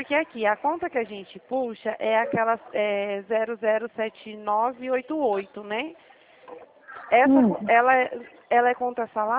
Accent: São Paulo, Brazil; Eu sou de São Paulo.

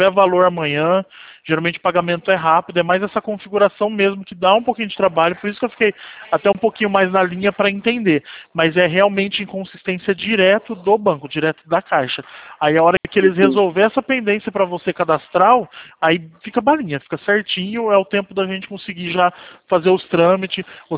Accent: São Paulo, Brazil; Eu sou do interior de São Paulo, eu moro perto de Campinas.

